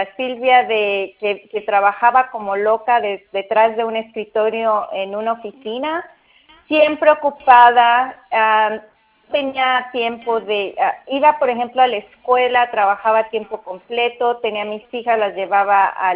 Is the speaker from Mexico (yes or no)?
yes; Mexico; now in United States; Nacida y criada en México, y me vine a los Estados Unidos a vivir el sueño americano, ¿no?